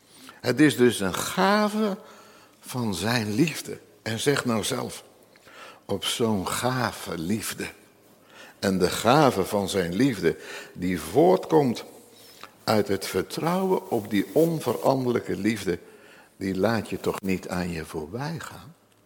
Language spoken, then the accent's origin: Dutch; Nunspeet, Gelderland, Netherlands; En ik ben oorspronkelijk afkomstig uit Nunspeet, dus ik kan erover meepraten.